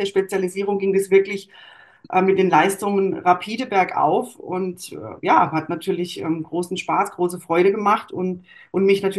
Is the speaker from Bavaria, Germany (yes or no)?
no; Baden-Württemberg, Germany; ist aber im Grunde ja eine Ausfahrt vor Rust. Und da komme ich her, da bin ich aufgewachsen.